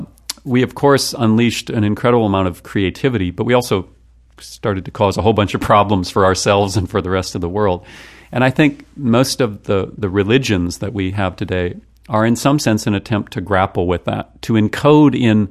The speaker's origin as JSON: {"language": "English", "region": "North Dakota", "country": "United States", "said": "I always remind people I'm from North Dakota, the least special place perhaps in the country."}